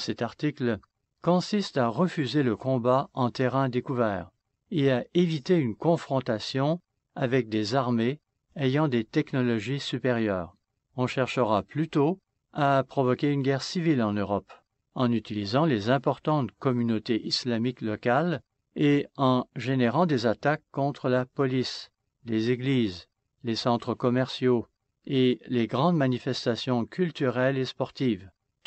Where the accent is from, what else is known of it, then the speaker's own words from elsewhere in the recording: United States; French is a second language; Nous n'avons pas oublié ce qui s'est passé chez nous aux États-Unis